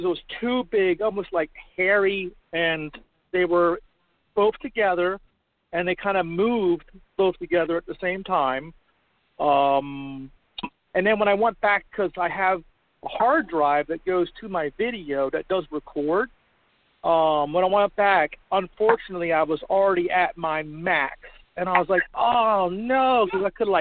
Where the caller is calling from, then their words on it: Palmer, Alaska, United States; I'm calling from Palmer, Alaska.